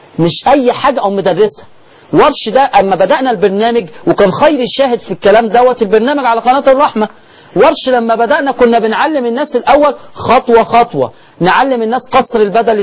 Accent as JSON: {"language": "Arabic", "country": "Egypt", "said": "بلغتنا الدارجة كمصريين"}